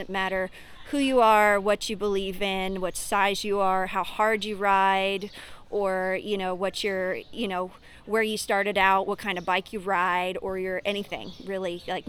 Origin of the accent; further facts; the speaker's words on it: Georgetown, Kentucky, United States; Actually, I'm from Lexington, in Georgetown, Kentucky. So central Kentucky.